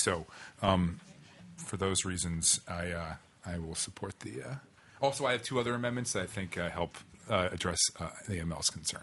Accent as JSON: {"language": "English", "town": "Cordova", "region": "Alaska", "country": "United States", "tie": "born or raised there", "said": "thinking back to the commercial fishermen that I grew up with in Cordova"}